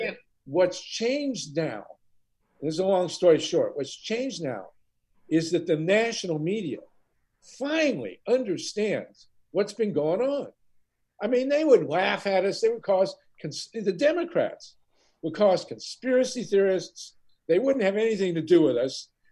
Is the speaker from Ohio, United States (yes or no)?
yes; Columbus, Ohio, United States; I lived in Columbus, Ohio. I grew up in Columbus, Ohio. And then I came back after many, many years.